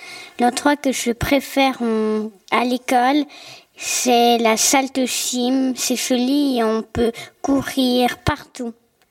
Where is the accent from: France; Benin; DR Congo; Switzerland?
Switzerland; j'ai 10 ans. Je suis suisse et je parle un peu portugais et allemand.